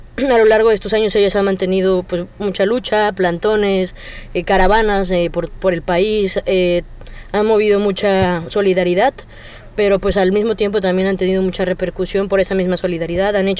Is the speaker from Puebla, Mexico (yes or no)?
no; Ciudad Nezahualcóyotl, State of Mexico, Mexico; Yo soy de Ciudad Nezahualcóyotl, es un barrio periférico muy cercano a la Ciudad de México, que está entre varios espacios del Estado de México